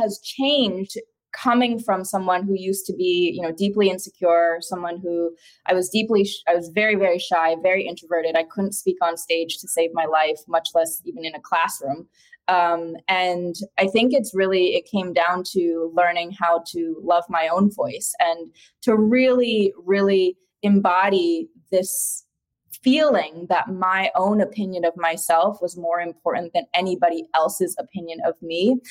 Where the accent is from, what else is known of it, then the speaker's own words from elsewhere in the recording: Madison, Wisconsin, United States; born there; I mean, I was born in Madison, Wisconsin.